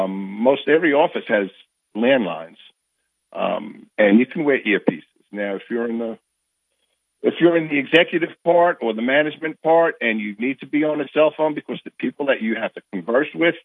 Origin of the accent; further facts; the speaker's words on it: New York, United States; I didn't have any tornadoes where I grew up in New York